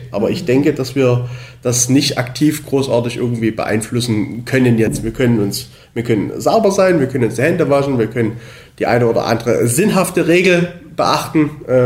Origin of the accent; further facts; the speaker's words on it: Dresden, Saxony, Germany; born there; also born or lived in Mühlhausen; now in Oberwiesenthal, Germany; Wir kommen alle gebürtig aus der Dresdner Ecke, sind dann bundeswehrbedingt durch meine Tätigkeit als Bundeswehrsoldat, sind wir nach Mühlhausen in Thüringen gezogen, haben dort 12 Jahre gelebt und sind dann vor einem Jahr nach Oberwiesenthal gekommen.